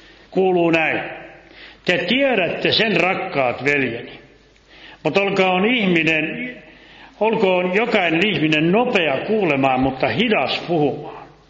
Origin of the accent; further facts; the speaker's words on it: Laihia, South Ostrobothnia, Finland; niin tämä kohta pohjalaisittain, niin mistä minä olen lähtöisin suomalaisten Amerikasta Laihialta